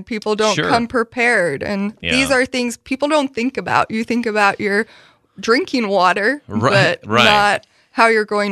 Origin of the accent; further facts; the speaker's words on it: the West, United States; Because that's definitely part of something growing up in the West that we learn